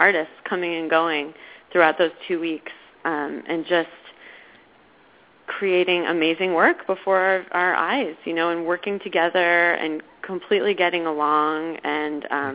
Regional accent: Ithaca, New York, United States; You know, I'm from Ithaca, New York.

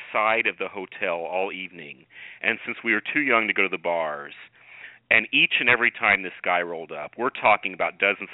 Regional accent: Tulsa, Oklahoma, United States; I grew up in Tulsa, and there was a gay park.

